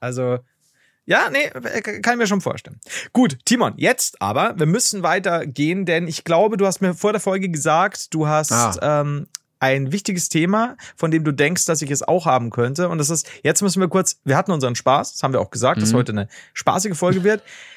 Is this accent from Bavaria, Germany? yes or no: yes; Regensburg, Bavaria, Germany; born there; So, als gebürtiger Regensburger, das ist nicht der Guggenberger See